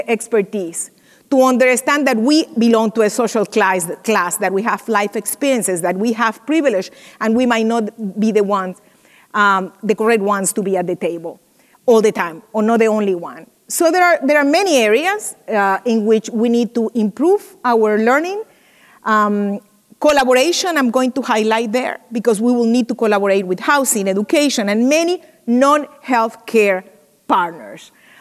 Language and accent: English; Venezuela; We are working in Venezuela right now, in the middle of one of the most difficult moments of my home country.